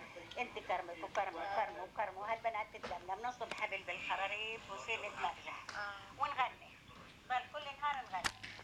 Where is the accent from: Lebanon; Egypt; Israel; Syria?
Israel; Acre, Northern District; بس انا من عكا يعني بس انه بعرفش انه بلدنا مش قريبة حق بلدنا